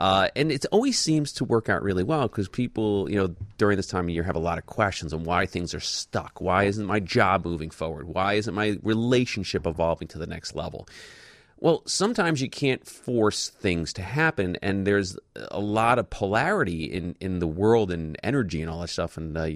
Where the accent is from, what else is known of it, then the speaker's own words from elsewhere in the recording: New York, United States; now in Chicago, United States; There's a lot of them here in Chicago, but there are a lot in New York, which is my hometown, and the surrounding areas.